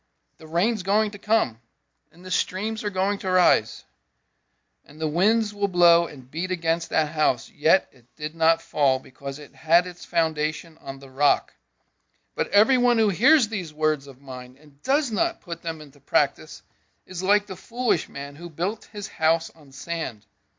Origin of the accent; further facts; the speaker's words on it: New Jersey, United States; And growing up on the Jersey Shore, I spent all day, every day, on the beach.